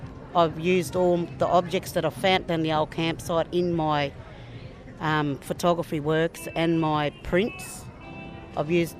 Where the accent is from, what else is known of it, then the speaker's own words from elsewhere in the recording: Mildura, Victoria, Australia; I was born in Mildura.